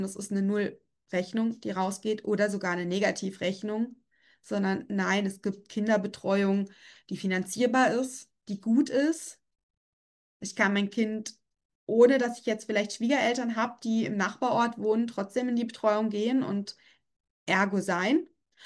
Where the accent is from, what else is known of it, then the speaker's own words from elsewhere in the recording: Switzerland; Ich komme ja aus der Schweiz und ich höre aus der Schweiz zu.